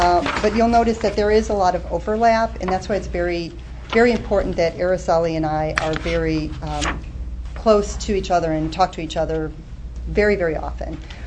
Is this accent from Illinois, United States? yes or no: yes; Chicago, Illinois, United States; Born and raised in Chicago.